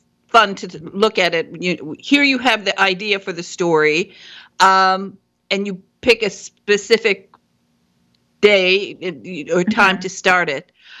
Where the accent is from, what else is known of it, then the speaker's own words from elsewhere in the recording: Michigan, United States; and I'm from Michigan, and I've been to Deerfield, and so I've been there too.